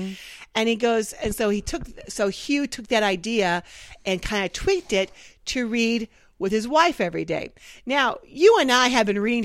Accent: Midwest, United States; accent: Midwest; And I will just tell you in my Midwest accent.

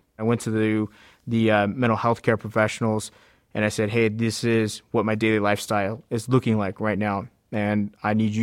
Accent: United States; Being Native American, there was sort of like this this taboo mindset that Native Americans couldn't handle alcohol.

